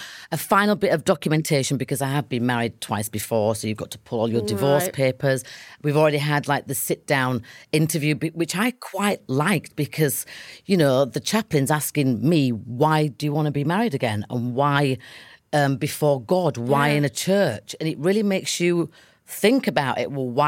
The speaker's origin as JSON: {"language": "English", "town": "Leeds", "region": "Yorkshire and the Humber", "country": "United Kingdom", "said": "And we have the same, like, lingo because we're both from Leeds."}